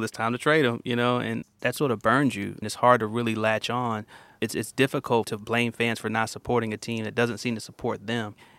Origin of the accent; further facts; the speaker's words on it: Kansas City, Missouri, United States; the Kansas City Royals, which is my hometown team.